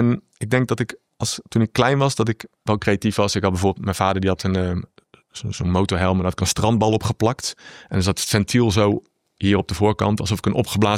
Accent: North Brabant, Netherlands; Ik kom uit Brabant en 11 is het gekke getal.

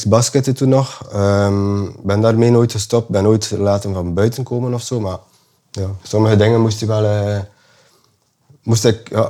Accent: Langemark, West Flanders, Belgium; Nee, ik ben in Langemark geboren en getogen en 7 jaar geleden naar hier verhuisd.

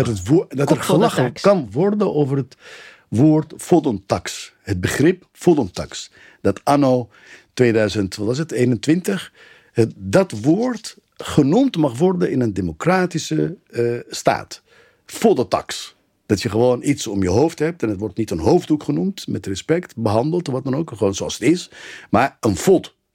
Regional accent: Egypt; Maar tegelijkertijd dacht ik als Egyptenaar van oh, ja.

